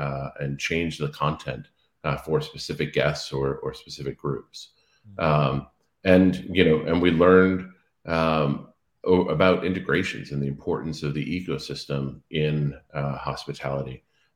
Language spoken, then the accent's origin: English; Cape Cod, Massachusetts, United States; So I grew up on Cape Cod. At 15, I was working in a go-kart track